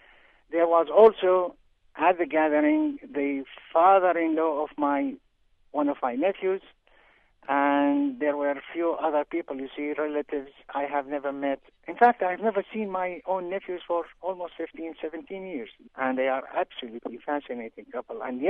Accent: Iraq; English is a second language; moved away as an adult; I mean, I was born in Iraq, and I lived there 70 years

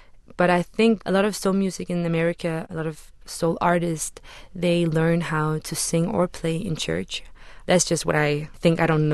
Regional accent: Denmark; that is something that I was confronted with a lot growing up in Denmark.

